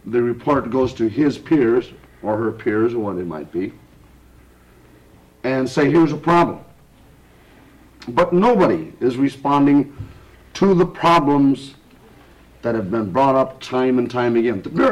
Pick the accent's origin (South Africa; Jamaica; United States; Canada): United States; Kenai, Alaska; from Kenai.